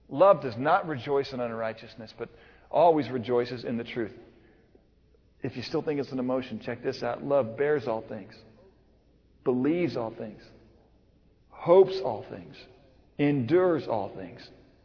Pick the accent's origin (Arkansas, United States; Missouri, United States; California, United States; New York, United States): Missouri, United States; See, I grew up in Missouri, and we had a change of season.